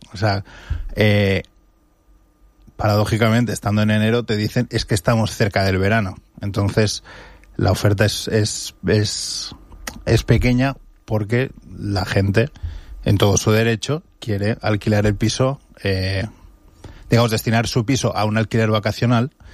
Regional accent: Benidorm, Valencian Community, Spain; born there; yo soy nacido aquí en Benidorm y, bueno, pues desde los 18 la universidad hasta los 29 que volví y llevo viviendo desde 2019 en Benidorm, en casa de mi madre

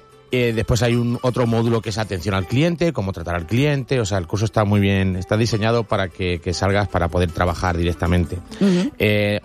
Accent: Benidorm, Valencian Community, Spain; somos de aquí de Benidorm

